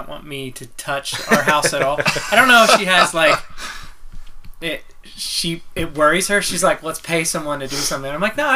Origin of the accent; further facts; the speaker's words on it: Pennsylvania, United States; So Pete's from Delaware, I'm from Pennsylvania, and we're all Church of Christ, really, our religion.